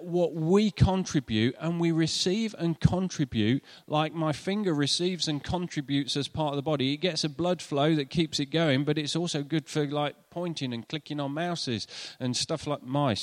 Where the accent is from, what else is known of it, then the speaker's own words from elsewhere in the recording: Nottingham, East Midlands, United Kingdom; where I grew up in Nottingham